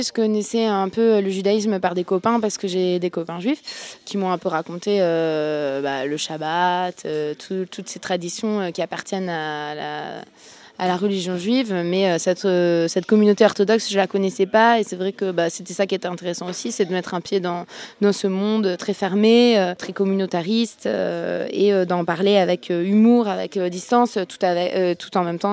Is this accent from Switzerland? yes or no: yes; Switzerland; also born or lived in Brussels; now in Paris, France; Ça fait longtemps que j'ai quitté la Suisse. Ça fait 5 ans que j'habite à Paris. Avant, j'habitais à Bruxelles.